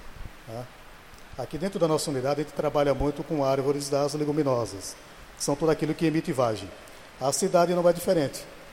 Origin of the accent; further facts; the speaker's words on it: Bahia, Brazil; now in Bertioga, Brazil; Eu sou do interior da Bahia, morava na roça, né? Cheguei aqui, encontrei mata, falei, estou em casa novamente. E aqui vou há 25 anos.